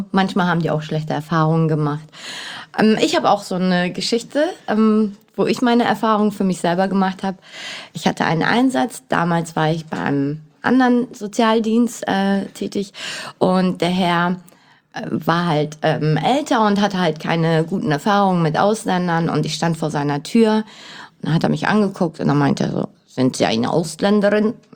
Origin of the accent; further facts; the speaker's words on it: Turkey; Ich bin Türkin und ich bin in der Leitungsposition.